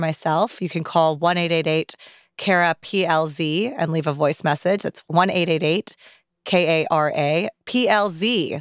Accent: Pakistan; I have a lot of kin. I'm Pakistani, a lot of kin.

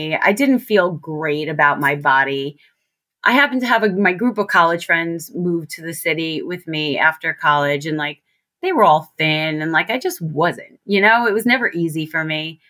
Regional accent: Staten Island, New York, United States; So because I came from Staten Island, where all the houses are next to each other and everyone lived, like there was 30 kids on my block

